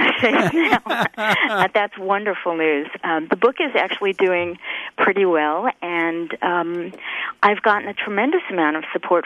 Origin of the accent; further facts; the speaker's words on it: Brooklyn, New York, United States; I grew up in Brooklyn, New York, not famous for its gardens, although we do have a wonderful botanic garden.